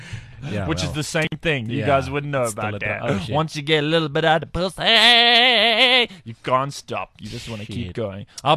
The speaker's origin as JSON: {"language": "English", "town": "Durban", "region": "KwaZulu-Natal", "country": "South Africa", "said": "So I'm from Durban. I did comedy there."}